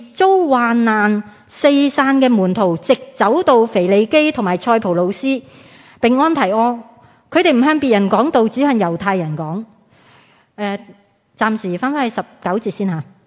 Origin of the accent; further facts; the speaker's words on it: Hong Kong; 我们香港人